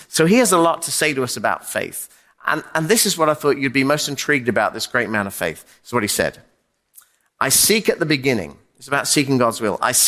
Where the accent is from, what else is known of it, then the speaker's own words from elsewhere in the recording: Teignmouth, South West England, United Kingdom; Now, my hometown is a place called Tynmouth in the southwest of England. It's a beautiful place.